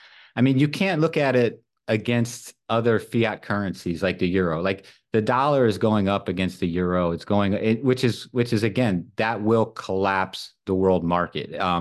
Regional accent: North Carolina, United States; And like in my home state, North Carolina

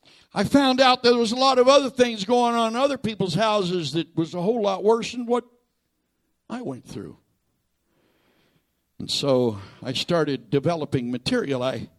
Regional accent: Canada; I'm a Canadian.

